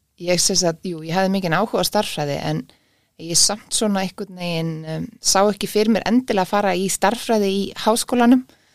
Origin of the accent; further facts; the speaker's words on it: Reykjavík, Capital Region, Iceland; Já, ég fætt 1979 og ég ólst upp í Reykjavík í gamla Vesturbænum á Tungutu.